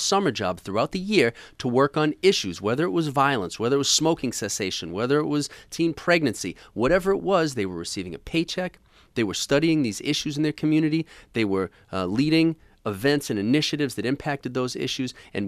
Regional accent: Boston, Massachusetts, United States; now in Rochester, United States; I'm not from Rochester. I'm originally from Boston.

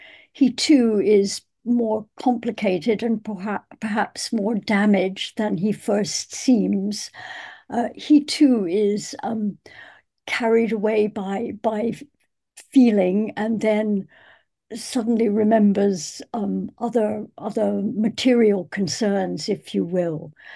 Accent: Scotland, United Kingdom; now in North America; growing up in Scotland, going to university in England. But here I am in North America.

